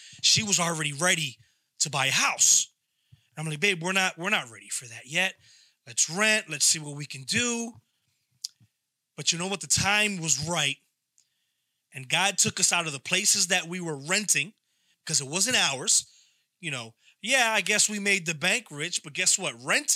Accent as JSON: {"language": "English", "town": "Philadelphia", "region": "Pennsylvania", "country": "United States", "said": "I wanted to play for the Phillies. I'm from Philadelphia."}